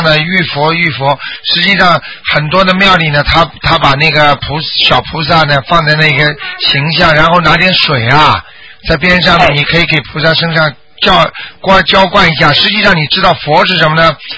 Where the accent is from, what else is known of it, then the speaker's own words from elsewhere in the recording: China; 就是我们中国人过年的年三十晚上